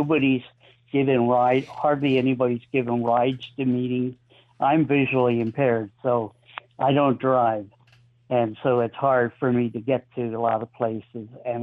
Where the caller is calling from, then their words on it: Philadelphia, Pennsylvania, United States; Northeast Philly.